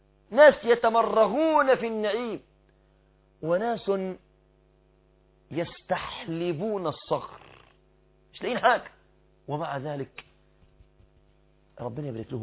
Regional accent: Egypt; بالتعبير بتاعنا احنا يا مصريين

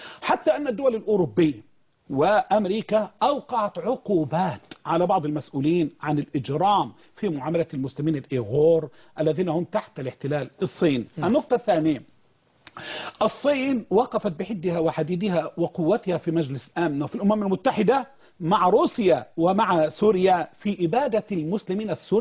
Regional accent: Egypt; عندنا في مصر

